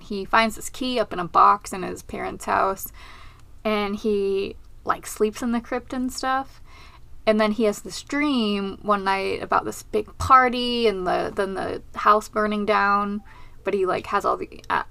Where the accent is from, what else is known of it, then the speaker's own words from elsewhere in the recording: United Kingdom; now in United States; I would say this Ventnor because I'm British